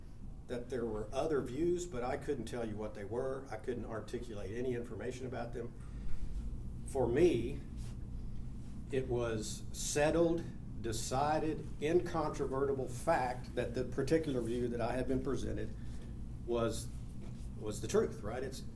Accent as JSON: {"language": "English", "town": "Dallas", "region": "Texas", "country": "United States", "tie": "born or raised there", "said": "I grew up in Dallas, the Baptist Bible Belt."}